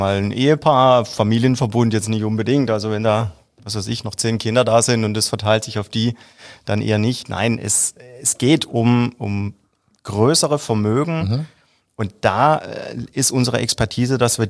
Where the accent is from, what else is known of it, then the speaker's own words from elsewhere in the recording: Herbolzheim, Baden-Württemberg, Germany; Mein Vater ist gebürtiger Süditaliener und aufgewachsen bin ich aber in Herbolzheim.